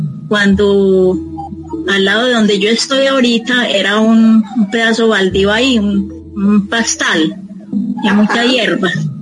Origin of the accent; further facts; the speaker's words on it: Sonsón, Antioquia, Colombia; moved away as an adult; de Sonzón, Antioquia. Yo vine aquí en el 73, tenía como 37 años.